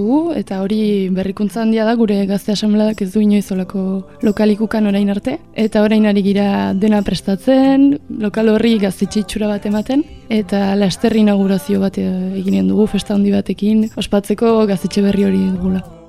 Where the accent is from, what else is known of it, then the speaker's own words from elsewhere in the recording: Hendaye, Nouvelle-Aquitaine, France; eta Hendaiakoa naiz eta 23 urte ditut.